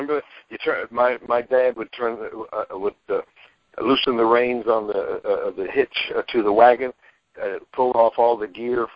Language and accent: English; North Carolina, United States; I'm a Southern boy. I'm from North Carolina, so I can talk like that.